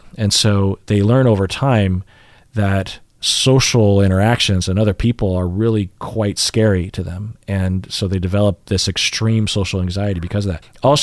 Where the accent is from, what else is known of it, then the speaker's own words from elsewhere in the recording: Sammamish, Washington, United States; I grew up in Sammamish, Washington, in a house that was completely obscured by trees.